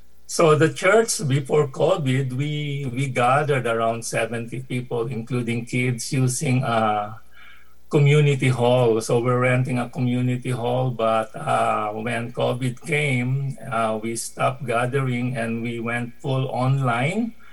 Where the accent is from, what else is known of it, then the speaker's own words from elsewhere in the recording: Manila, Metro Manila, Philippines; now in Canada; I was born and raised in Manila until I left for Canada in 2005.